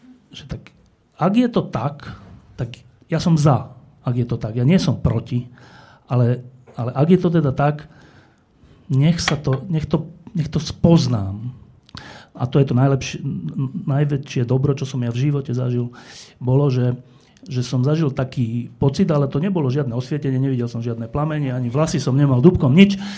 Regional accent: Bratislava, Bratislava Region, Slovakia; Ja keď som mal asi 18 alebo 19 rokov, ja som bol z tej Petržalky, odkiaľ sú všetci ministri teda.

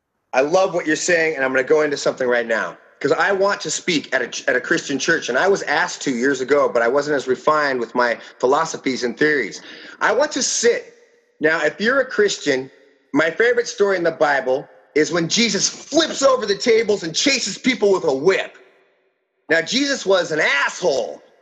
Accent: Los Angeles, California, United States; I'm from Los Angeles. We were raised with candy cigarettes in our mouth

